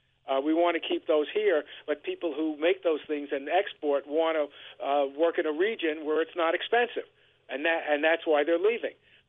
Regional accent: New York City, New York, United States; there was a comic strip when I was growing up in the New York Post called Pogo

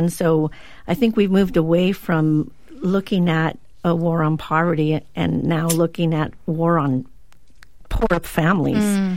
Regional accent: Redwood City, California, United States; So when I was growing up in Redwood City, California

